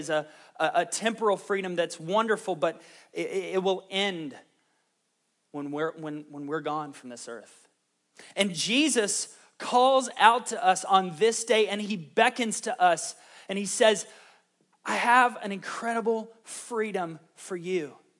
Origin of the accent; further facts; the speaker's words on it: Tavares, Florida, United States; I grew up in Tavares, Florida. How many of you guys know where Tavares is? A very small little blip on the map.